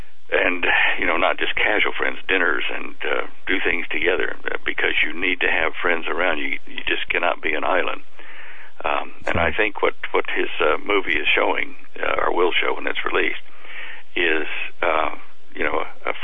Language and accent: English; United States; you don't want, as an American, to go offshore to avoid what's happening here.